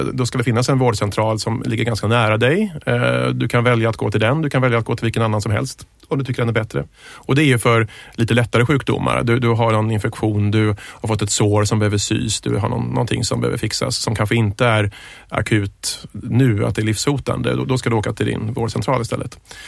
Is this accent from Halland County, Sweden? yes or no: yes; Varberg, Halland County, Sweden; also born or lived in Gothenburg; jag är faktiskt född i Göteborg och uppväxt i Varberg i Halland. Just så att västkusten ligger mig varmt om hjärtat.